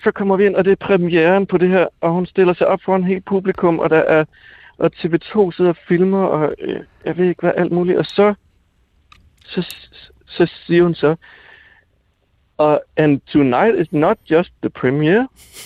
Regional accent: Region of Southern Denmark, Denmark; now in Copenhagen, Denmark; Jeg er sønderjyder.

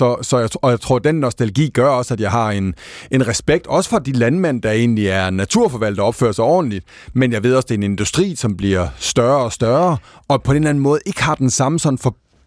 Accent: Haderslev, Region of Southern Denmark, Denmark; now in Copenhagen, Denmark; deres regionskontor i Haderslev, der hvor jeg kommer fra nede i Sønderjylland

